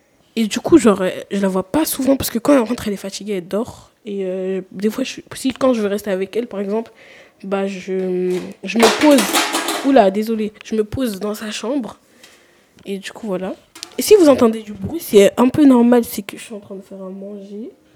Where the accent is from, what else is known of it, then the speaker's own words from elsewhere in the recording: Guinea; first language Susu; French is a second language; Alors, moi, je suis guinéenne et je parle soussou.